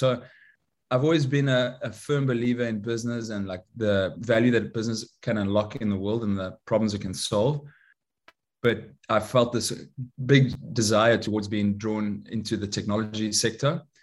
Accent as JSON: {"language": "English", "town": "Durban", "region": "KwaZulu-Natal", "country": "South Africa", "tie": "born or raised there", "moved": "yes", "lives_now": "Los Angeles, United States", "said": "So I'm actually South African. I'm living now in Los Angeles, and I grew up in South Africa. I grew up in a small town called Durban"}